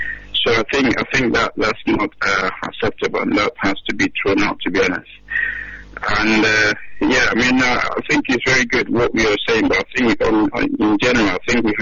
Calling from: Birmingham, West Midlands, United Kingdom; I'm calling from Birmingham in the UK.

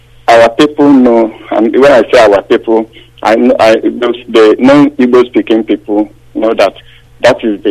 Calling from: Manitoba, Canada; I'm calling from Manitoba in Canada.

